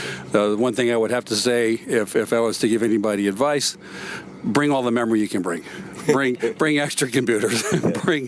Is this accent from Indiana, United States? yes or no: no; Los Angeles, California, United States; from Los Angeles.